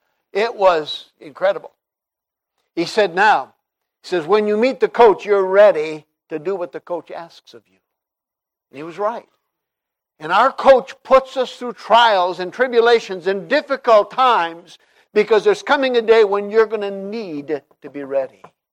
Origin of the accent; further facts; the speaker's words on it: Brazil; English is a second language; growing up in Brazil, I never thought we were poor.